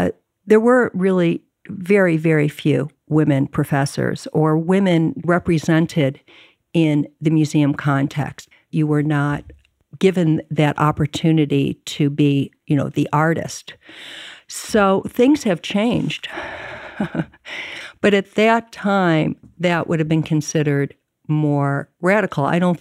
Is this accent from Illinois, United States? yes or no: yes; Chicago, Illinois, United States; born or raised there; also born or lived in Evanston